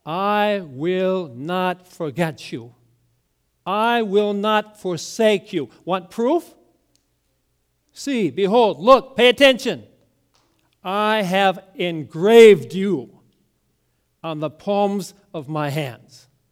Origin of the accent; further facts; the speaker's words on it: New Richmond, Wisconsin, United States; When I was growing up in New Richmond, Wisconsin, I was taught that this is God's brood, the church, the family of God.